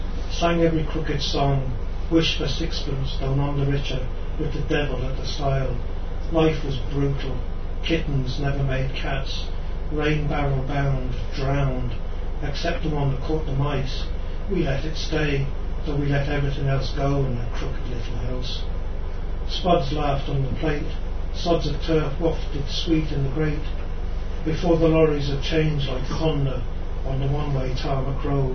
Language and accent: English; Tipperary, Ireland; I grew up in Tipperary